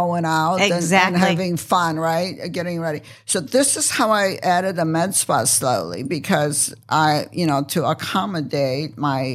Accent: Cincinnati, Ohio, United States; Yes, originally I am from Cincinnati, Ohio, and I have a Victory Wellness and Med Spa in Ohio as well.

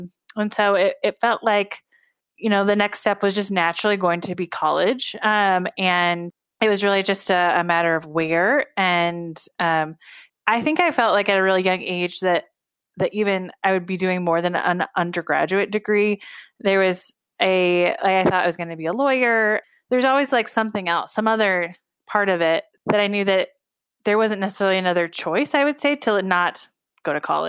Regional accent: Illinois, United States; So I was raised in a small town in Southern Illinois called G

